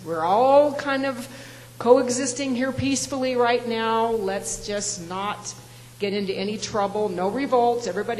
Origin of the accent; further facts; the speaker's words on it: Seattle, Washington, United States; Growing up in Seattle, I had the fortune of being able to grow up in a yard that had a lot of trees, as Seattle houses do.